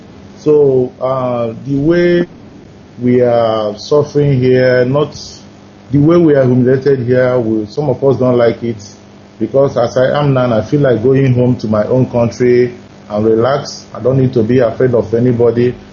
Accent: Nigeria; moved away; The taxi man was asking me, where are you from? I told him I'm from Nigeria. He said, which part of Nigeria are you from? Is it from Muslim side or Christian side? And I said, from the Christian side.

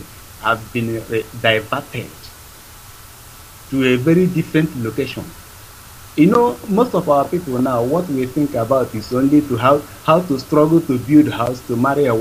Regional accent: Nigeria; I am a Nigerian.

